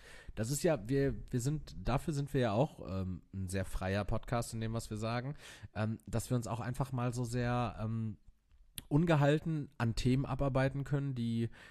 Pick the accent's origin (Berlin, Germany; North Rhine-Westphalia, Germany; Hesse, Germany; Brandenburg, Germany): North Rhine-Westphalia, Germany; Castrop-Rauxel; auf dem Marktplatz meiner Heimatstadt Castrop-Rauxel.